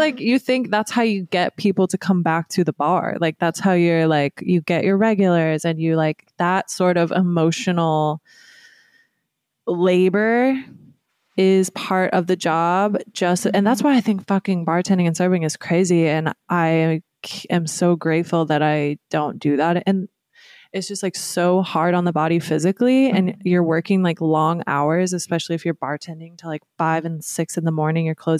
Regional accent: Midwest, United States; you think back to growing up in the Midwest in the US

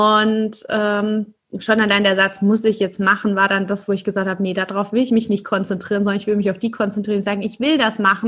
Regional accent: Karlsruhe, Baden-Württemberg, Germany; also born or lived in Ludwigsburg; gebürtig komme ich aus Karlsruhe. Also klassisch in Süddeutschland aufgewachsen und dann eben auch in Ludwigsburg studiert. Und dann hat es mich nach Salzburg verschlagen, ins Salzburger Land, in ein mini, mini kleines Bergdorf mit 1500 Einwohnern

